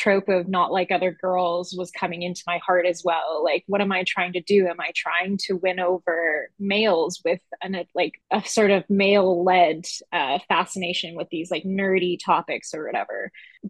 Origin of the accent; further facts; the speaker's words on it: New Westminster, British Columbia, Canada; Okay, so I am also from the place that settlers call New Westminster, which is the area of the Coast Salish peoples of the Kakite First Nation.